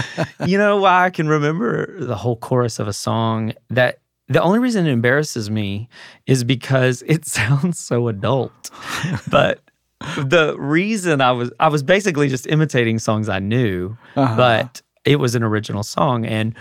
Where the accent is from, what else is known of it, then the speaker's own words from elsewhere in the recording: Mineral Wells, Texas, United States; My grandmother and my mother owned a clothing store in my hometown of Mineral Wells, Texas